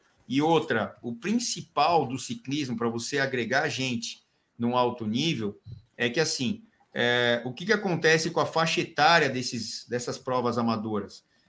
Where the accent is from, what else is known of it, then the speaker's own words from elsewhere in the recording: São Paulo, Brazil; born there; Palmas do Tremembé, onde eu nasci, lá na Zona Norte, do lado do Horto Florestal